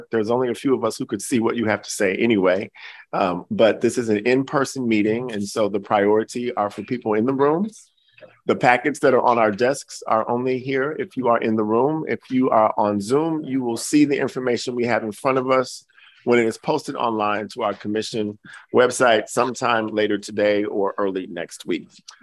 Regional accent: Winthrop, Maine, United States; I'll say Gardner again in my hometown of Winthrop.

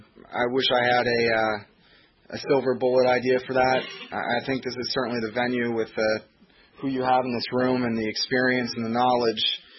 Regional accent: Brunswick, Maine, United States; now in Owl's Head, United States; I grew up in Brunswick, Maine. I learned the art of lobstering in Harpswell, Maine, and today I'm proud to call Owl's Head my home.

